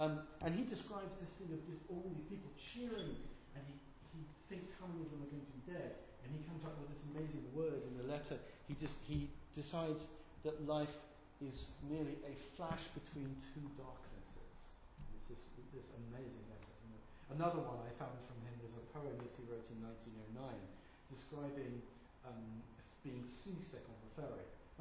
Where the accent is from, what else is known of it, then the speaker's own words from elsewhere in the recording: London, United Kingdom; I come from East London, I'm totally immigrant community, I've all grown up in that, I'm of Sephardic stroke, Huguenot mashup mess